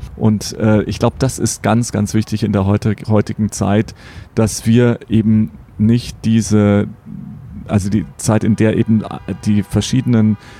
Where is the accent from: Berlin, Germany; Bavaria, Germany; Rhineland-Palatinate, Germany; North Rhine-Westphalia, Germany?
Bavaria, Germany; Also für mich der Starnberger See, wo ich herkomme.